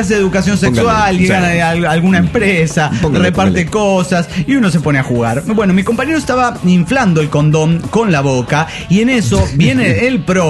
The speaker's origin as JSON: {"language": "Spanish", "region": "Mexico City", "country": "Mexico", "said": "del Distrito Federal Mexicano."}